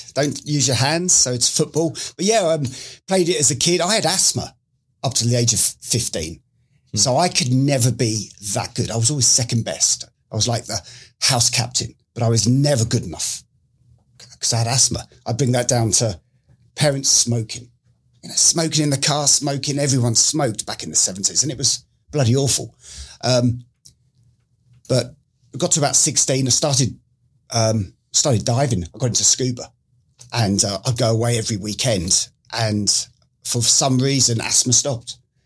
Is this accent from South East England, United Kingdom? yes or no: yes; Epsom, South East England, United Kingdom; now in United States; Yeah, I'm obviously English. I'm not Australian like most Floridians keep thinking I am. I'm from Epsom in Surrey, which is south of London